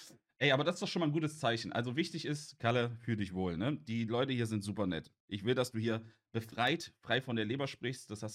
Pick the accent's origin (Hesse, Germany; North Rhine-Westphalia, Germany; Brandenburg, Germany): North Rhine-Westphalia, Germany; Gladbach; born there; ich bin in Gladbach geboren.